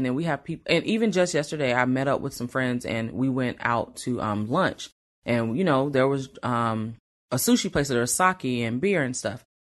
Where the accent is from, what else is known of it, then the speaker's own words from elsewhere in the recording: the South, United States; Or we can just talk regular and be like, you know, if I'm from the South, so if I talk without doing all that, then this is how I sound.